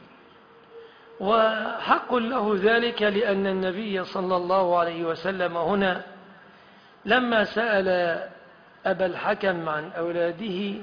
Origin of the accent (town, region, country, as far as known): Egypt